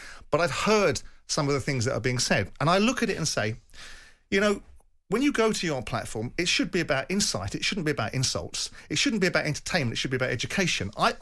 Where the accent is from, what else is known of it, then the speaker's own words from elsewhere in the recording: Thornton Heath, London, United Kingdom; I was raised in Thornton Heath. I went to a state school and was expelled.